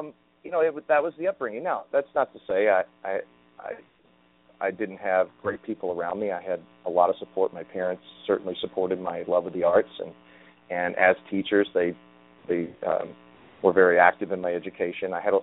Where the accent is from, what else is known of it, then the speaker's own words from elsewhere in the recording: Kentucky, United States; also born or lived in Indiana; I grew up in Kentucky and southern Indiana and went to high school at Croydon Central High School in Croydon, Indiana. And most of my upbringing in many respects was very rural.